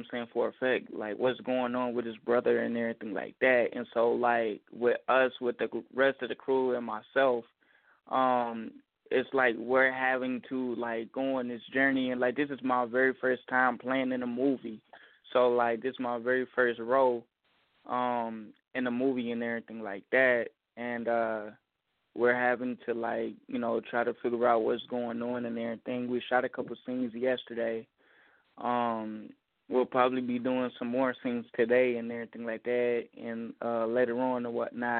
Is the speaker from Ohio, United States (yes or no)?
yes; Dayton, Ohio, United States; I'm from Dayton, Ohio.